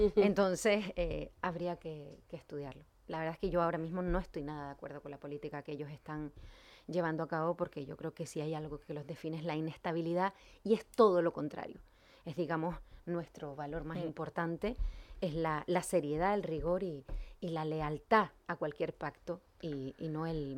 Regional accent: Canary Islands, Spain; Nosotros somos canarios. No somos ni mejores ni peores que nadie

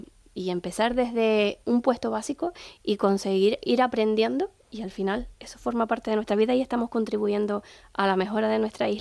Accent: Canary Islands, Spain; No somos menos, ni vamos a conseguir menos cosas en nuestra vida por vivir en Fuerteventura. Yo soy majorera, estuve estudiando fuera, volví

